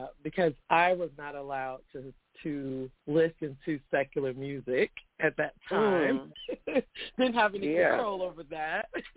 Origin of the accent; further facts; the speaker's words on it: Jacksonville, Florida, United States; Well, I am from Jacksonville, Florida, and my parents, of course, was in church, in Pentecostal church